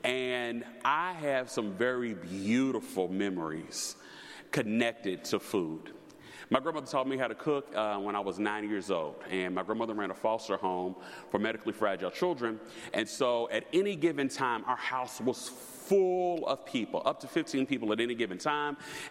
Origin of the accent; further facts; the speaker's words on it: the South, United States; But I told you I'm from the South, so I don't like just drive-through food.